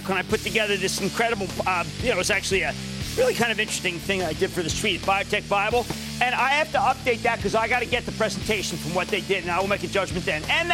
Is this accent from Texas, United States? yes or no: no; Pennsylvania, United States; Ken, in my home state of Pennsylvania